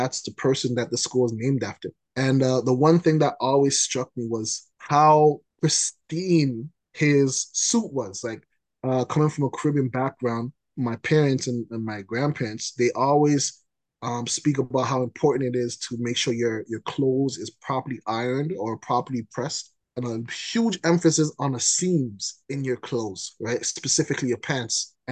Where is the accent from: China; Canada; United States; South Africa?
Canada